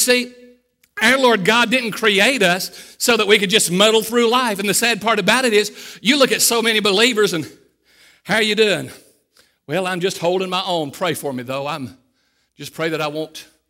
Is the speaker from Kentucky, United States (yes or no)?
yes; Catlettsburg, Kentucky, United States; also born or lived in Fort Worth, Texas; I came from Catlettsburg, Kentucky, came to Cumberland College, you know, and I went on to Fort Worth